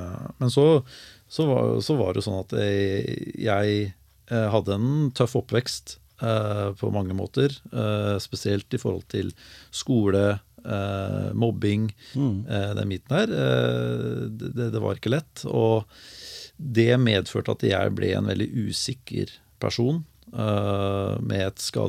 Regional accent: Larvik, Vestfold, Norway; Det var I Larvik, så jeg født og oppvokst I Larvik, og bodde der ja, store deler av livet, utenom 3 år I Oslo og 1 år I Skien, faktisk.

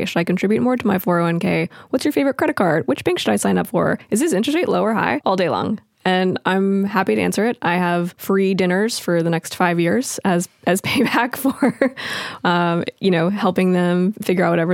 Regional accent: Los Angeles, California, United States; I come from a background of music journalism and book editing, so I took a slightly left turn into the finance world, and I grew up in Los Angeles.

